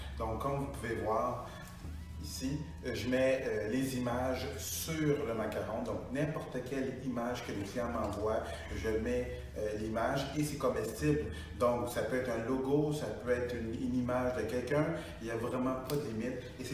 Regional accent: Longueuil, Quebec, Canada; Ben en fait, moi, je suis né à Longueuil. Je suis vraiment un gars de 470. Donc, étant donné que je suis né à Longueuil, c'est tout à fait normal pour moi de travailler à Longueuil. Donc, je n'ai pas pensé à déménager.

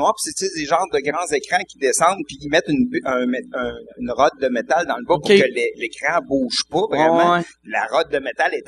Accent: Victoriaville, Quebec, Canada; On vient les deux de Victoriaville, puis on se connaît, puis depuis un bout.

